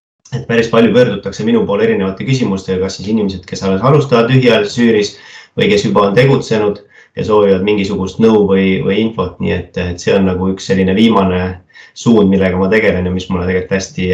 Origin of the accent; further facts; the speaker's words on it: Pärnu, Pärnu County, Estonia; ja sündinud kasvanud Pärnus, nii et siuke põline pärnakas ja Pärnu patrioot.